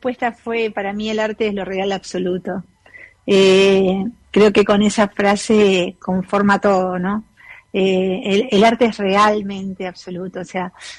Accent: Montevideo, Uruguay; yo nací en Montevideo y crecí en la parte de donde estaban todas las galerías.

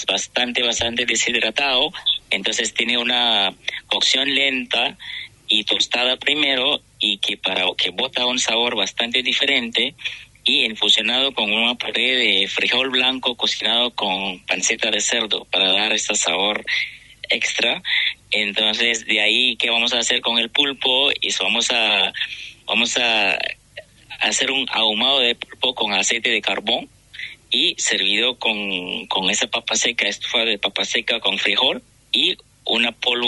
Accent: Malaysia; Spanish is a second language; soy de nacionalidad de Malasia.

